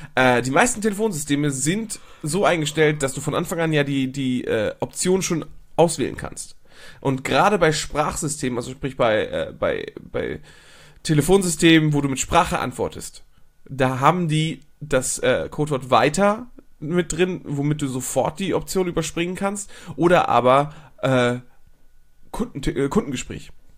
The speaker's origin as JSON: {"language": "German", "country": "Germany", "said": "Polnische Wurzeln. Ich bin Deutscher."}